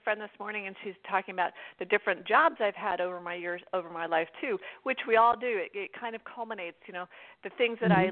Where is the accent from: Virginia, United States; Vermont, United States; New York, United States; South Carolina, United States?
Vermont, United States; also born or lived in New Hampshire / North Carolina; And when I left North Carolina, of course, I grew up in Vermont, went to school in New Hampshire, then went to college in Vermont, North Carolina.